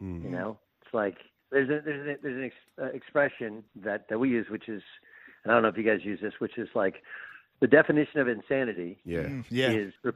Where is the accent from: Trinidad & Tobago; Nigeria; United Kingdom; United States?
United States; California; also born or lived in Connecticut; When I moved from ESPN to CBS, I moved from Connecticut to California, where I grew up, and that's really why I took the job.